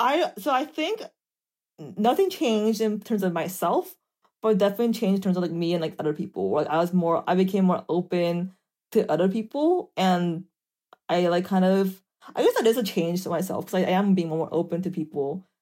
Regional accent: Texas, United States; I grew up Catholic. I grew up in Texas, and I grew up in a very traditional Korean immigrant household.

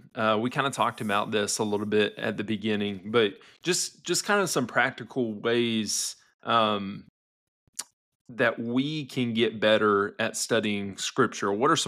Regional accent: United States; We're in 2024. I'm an American.

